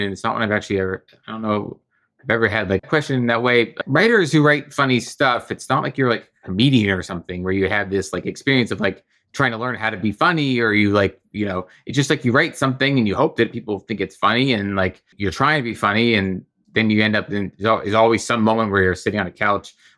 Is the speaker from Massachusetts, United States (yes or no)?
yes; Boston, Massachusetts, United States; also born or lived in Pittsburgh, United States; So I grew up mostly in Boston, outside of Boston, but I lived in Pittsburgh for about 3 years before that, when I was like very young, elementary school.